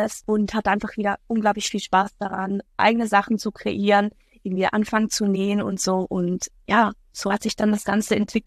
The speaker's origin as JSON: {"language": "German", "country": "Switzerland", "said": "Wie gesagt, ich komme aus der Schweiz"}